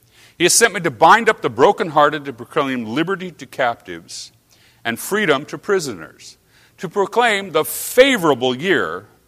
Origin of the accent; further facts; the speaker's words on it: West Coast, United States; I'm from the West Coast, so it's like, dude, you know?